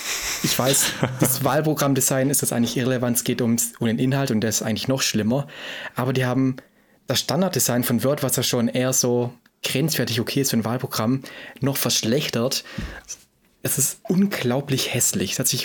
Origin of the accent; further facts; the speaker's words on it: West Germany, Germany; Ist für mich alles das Gleiche, ich bin Wessi.